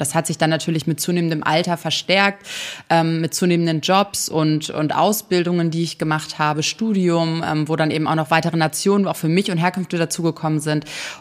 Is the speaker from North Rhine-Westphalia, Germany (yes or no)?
no; Cuxhaven, Lower Saxony, Germany; Ich bin in einer Kleinstadt groß geworden in Cuxhaven, die in den 50ern und 60er Jahren von der Fischindustrie sehr dominiert war.